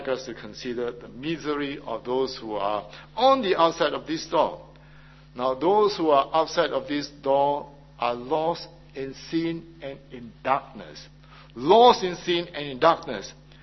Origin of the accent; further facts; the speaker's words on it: Singapore; I always felt somewhat uncomfortable and unwelcome because I'm a Singaporean